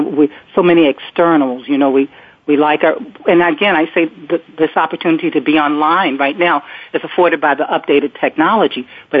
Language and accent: English; Richmond, Virginia, United States; I grew up in Richmond, Virginia. I mean, at that time it wasn't quite a city, but it was the capital, still is the capital. But there were trees.